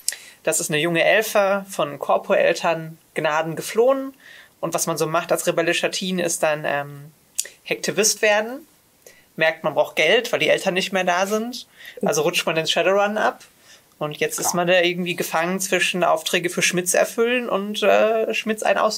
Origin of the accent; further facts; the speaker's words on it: North Rhine-Westphalia, Germany; Ich darf doch sagen, ich komme aus dem Ruhrpott.